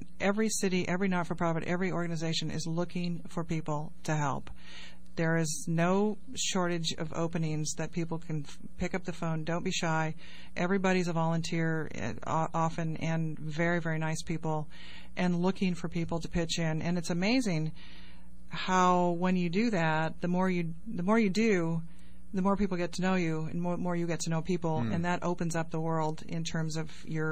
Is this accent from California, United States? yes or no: yes; Ukiah, California, United States; I grew up in a small town. I grew up in Ukiah.